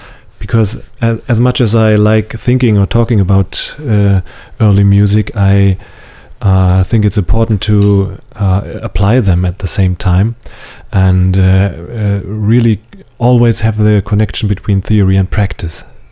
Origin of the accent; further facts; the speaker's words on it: Lübeck, Schleswig-Holstein, Germany; English is a second language; I sang in a boys choir in my hometown, which is Lübeck.